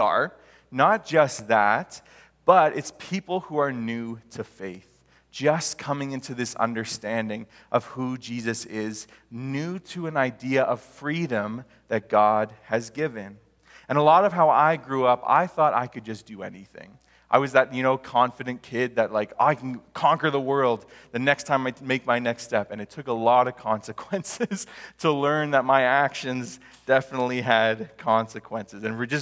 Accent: Alberta, Canada; I'm from Alberta, to preface that.

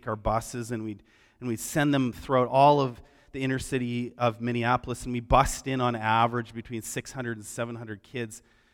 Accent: Vancouver, British Columbia, Canada; Growing up in the Lower Mainland in Vancouver, you know, we would never have thought that we were racist.

